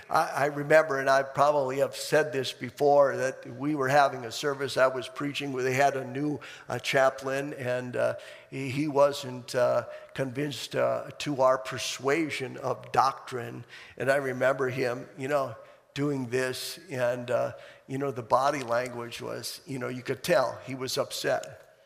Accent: Enugu, Enugu State, Nigeria; And I said, "Nigeria." And he said, "Where in Nigeria?" And I said, "Enugu."

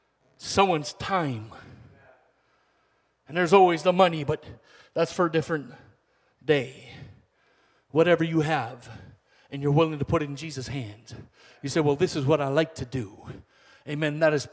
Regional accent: United States; And they look at me funny because I'm an American and I've got all these children and we're just there.

